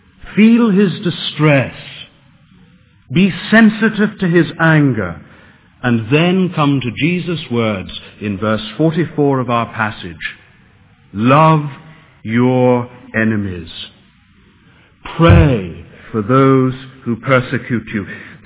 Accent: Londonderry, Northern Ireland, United Kingdom; moved away; I've never met him, although we're both from Londonderry. I've passed his home often. We're probably about the same age, but our lives have gone in very different directions. We both came to London at the beginning of the 70s

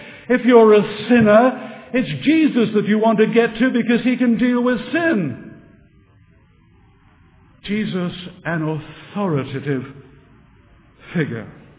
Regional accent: Scotland, United Kingdom; I'm a Scot.

